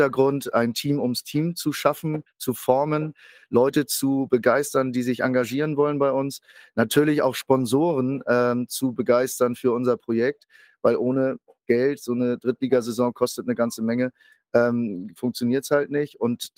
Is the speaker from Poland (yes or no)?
no; Kiel, Schleswig-Holstein, Germany; Ich als gebürtiger Kieler, ich habe keine Animositäten in Bezug auf Hamburg